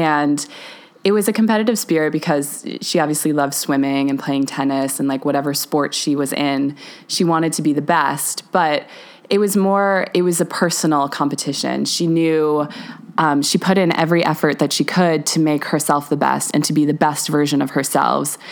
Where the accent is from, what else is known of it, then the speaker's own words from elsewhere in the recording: Buffalo, New York, United States; I was never like embarrassed to talk about my hometown because you just have such a deep love for this place that you grew up. But when I tell people I'm from Buffalo, New York, they have some weird tie.